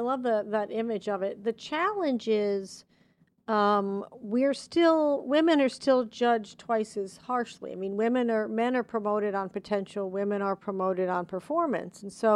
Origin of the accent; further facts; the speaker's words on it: New York, United States; I'm a New Yorker, so I'm not sure I got that gene.